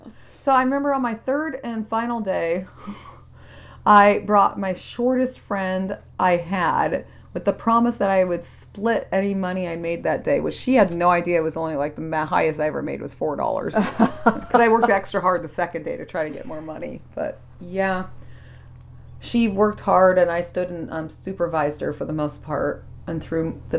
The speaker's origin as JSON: {"language": "English", "town": "Linden", "region": "California", "country": "United States", "tie": "born or raised there", "said": "Linden, my hometown, is known for strawberries. It's one of the strawberry capitals of the world."}